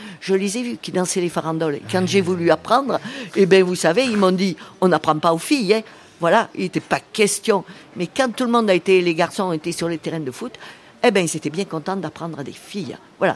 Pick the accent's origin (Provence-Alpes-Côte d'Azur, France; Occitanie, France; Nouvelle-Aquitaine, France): Occitanie, France; Vauvert; moi qui suis dans l'illégalité depuis le XVIe siècle, parce que je suis de Vauvert